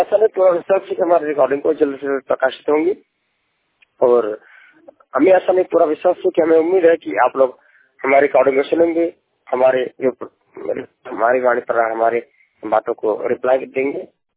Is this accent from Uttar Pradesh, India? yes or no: yes; Amethi, Uttar Pradesh, India; उत्तर प्रदेश अमेठी का रहने वाला हूँ।